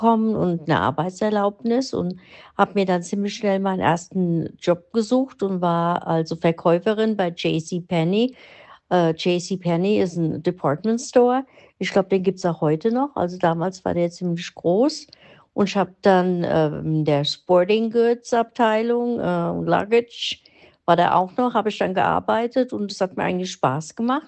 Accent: Mainz, Rhineland-Palatinate, Germany; moved away; Ich bin doch auch aus Mainz.

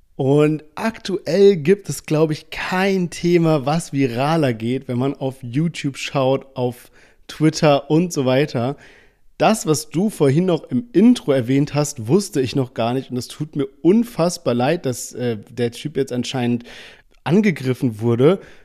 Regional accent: Heidelberg, Baden-Württemberg, Germany; Wir hatten damals in Heidelberg, wo ich aufgewachsen bin

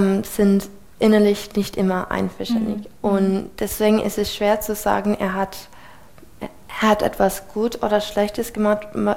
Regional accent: United States; German is a second language; also born or lived in Europe; weil ich bin Amerikanerin

